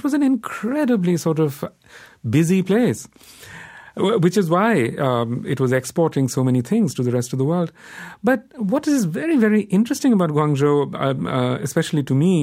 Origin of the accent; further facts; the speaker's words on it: India; I'm from India